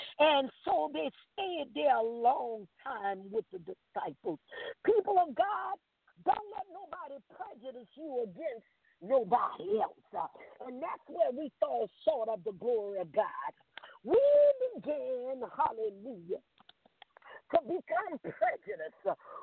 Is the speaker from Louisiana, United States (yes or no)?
yes; New Orleans, Louisiana, United States; And you know, as a little girl growing up in New Orleans, hallelujah, there were some things that we used to hear the older people, the elders say.